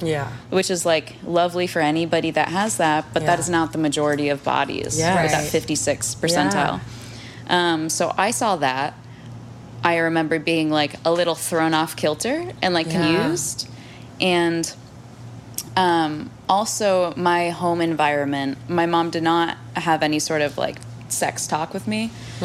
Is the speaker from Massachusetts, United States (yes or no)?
yes; Massachusetts, United States; I grew up in Massachusetts, which is a pretty progressive state